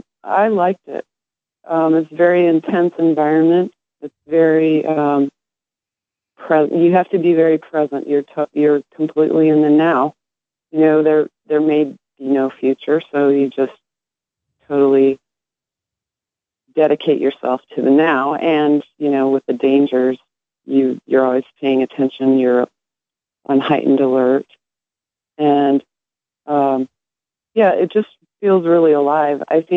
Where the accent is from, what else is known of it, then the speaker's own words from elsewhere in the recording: Minnesota, United States; I grew up in Minnesota, and I'm an artist, but I made my living as an archaeologist for many years.